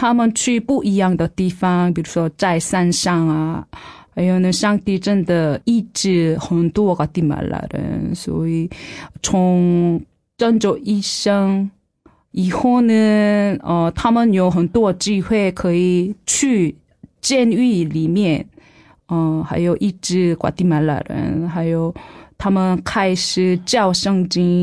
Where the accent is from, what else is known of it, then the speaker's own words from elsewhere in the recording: Seoul, South Korea; born there; Chinese is a second language; 我是出生在首尔，然后我有爸爸妈妈，还有一个哥哥。我出生在基督家庭，所以我的家人都是基督徒。